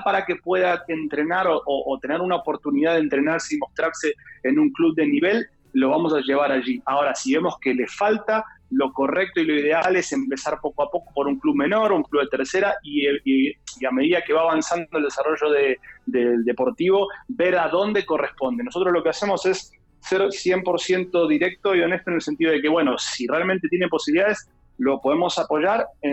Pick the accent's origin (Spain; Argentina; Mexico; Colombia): Argentina; Cuando lo he visitado, como argentino se los digo, muchísimas gracias por toda la hospitalidad